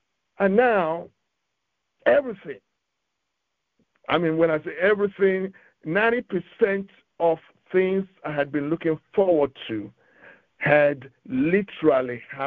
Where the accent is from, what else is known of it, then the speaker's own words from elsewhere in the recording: Nigeria; I remember when I was growing up in Nigeria